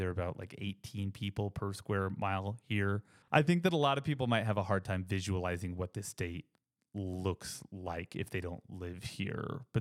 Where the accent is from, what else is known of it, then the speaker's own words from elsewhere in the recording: New Mexico, United States; you're like, I'm from New Mexico. And they're like, oh, you live in the desert.